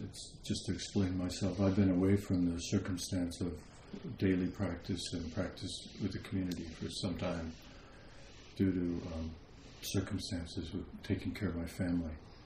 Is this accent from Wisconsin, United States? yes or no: yes; Wisconsin, United States; When I was young, I'm from Wisconsin, and when I was young, I used to go fishing with my father and my older brother